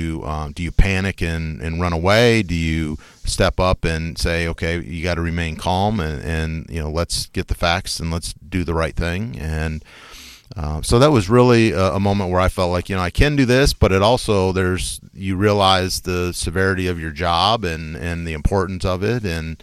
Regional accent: Michigan, United States; And he knew I was from Michigan, had Mid-American Conference background.

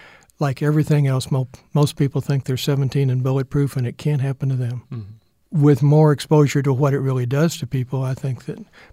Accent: Dallas, Texas, United States; I grew up here in Dallas and mm-hmm. I was on the Highland Park High School B team

